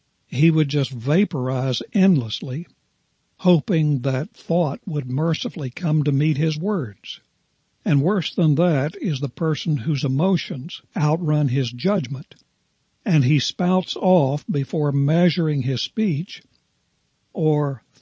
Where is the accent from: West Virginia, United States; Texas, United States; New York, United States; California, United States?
West Virginia, United States; I noticed that in my days of growing up in West Virginia.